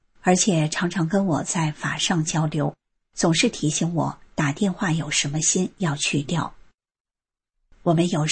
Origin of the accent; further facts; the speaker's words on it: Fujian, China; 我是南方人，福建的阿姨，